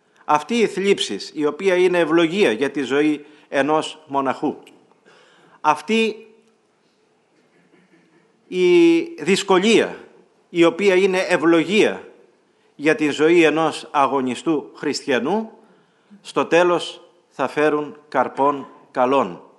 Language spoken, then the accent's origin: Greek; Crete, Greece; όπως λένε στο χωριό μου στην Κρήτη